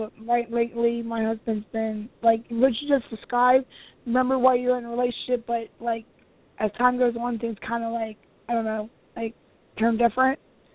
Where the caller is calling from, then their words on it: Florida, United States; I'm calling from Florida.